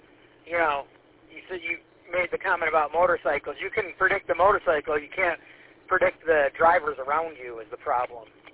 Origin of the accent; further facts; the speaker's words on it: Mount Clemens, Michigan, United States; I grew up in Mount Clemens also.